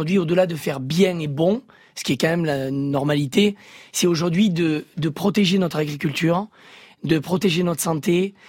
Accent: Occitanie, France; born there; Mais je suis un mec du Sud, mais je suis né dans l'Aveyron. C'est quand même une région.

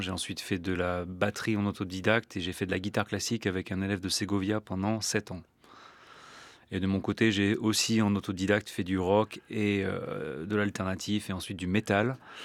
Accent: France; comme j'ai grandi en France en tant qu'ado

